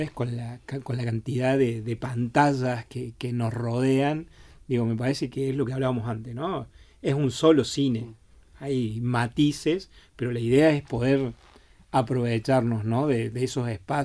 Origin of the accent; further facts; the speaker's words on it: Córdoba, Argentina; yo específicamente soy de Córdoba y bueno, en mi ciudad había varios centros o campos de concentración